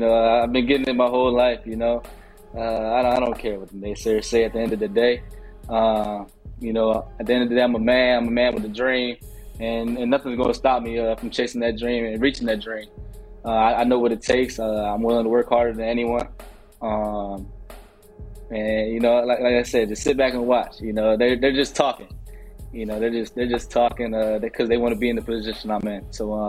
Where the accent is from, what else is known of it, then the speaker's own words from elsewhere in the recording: Virginia, United States; You know, I'm from Virginia with a school in Baltimore, but so I don't really have that Baltimore accent